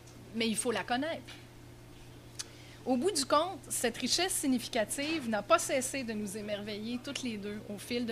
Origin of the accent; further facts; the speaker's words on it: Quebec, Canada; je l'ai traduite non pas chez moi au Québec, ni chez elle en Uruguay, mais à l'étranger, en Allemagne.